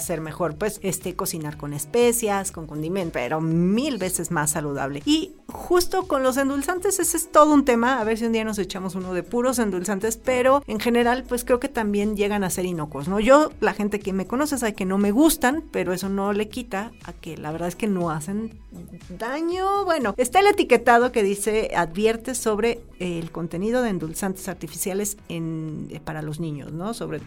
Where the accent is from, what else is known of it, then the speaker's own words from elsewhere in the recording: Mexico City, Mexico; Entonces, yo soy chilango, ¿no?